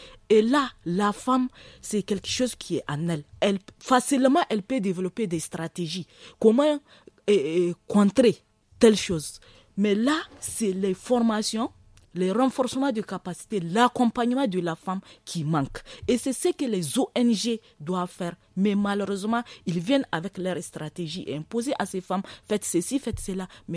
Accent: Niger; en tant que Nigérienne

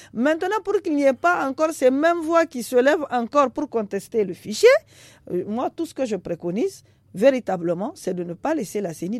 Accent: Niger; parce qu'en tant que Nigérien aussi

